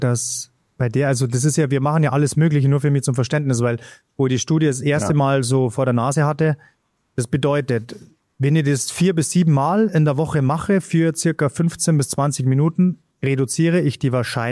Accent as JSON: {"language": "German", "region": "Bavaria", "country": "Germany", "accent": "Bavarian", "said": "mein bayerischer Dialekt"}